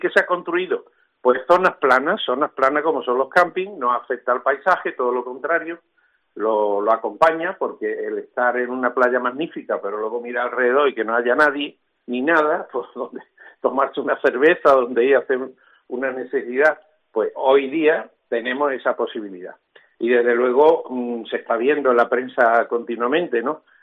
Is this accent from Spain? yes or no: yes; Andalusia, Spain; como gaditanos sintámonos orgullosos de lo que hoy tenemos en esta provincia